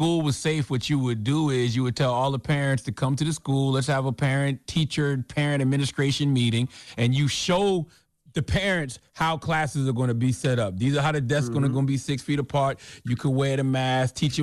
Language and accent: English; Moncks Corner, South Carolina, United States; You know, that's my home state as well. I was on the Isle of Palms. I was in my hometown of Mount's Corner.